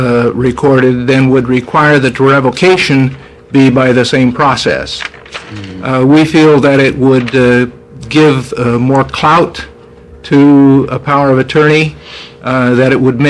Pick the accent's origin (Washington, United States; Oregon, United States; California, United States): Oregon, United States; Bend; Madam Chairman and Senators … I'm from Bend, Oregon.